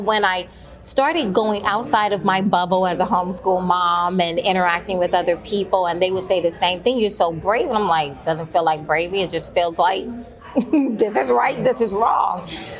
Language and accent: English; Alabama, United States; growing up in Alabama as a black person, I was a Democrat.